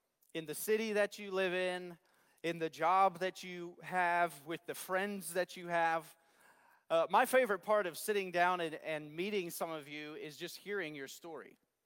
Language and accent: English; Pennsylvania, United States; now in Iowa, United States; Is my story about growing up in Pennsylvania and eventually being a pastor here in Iowa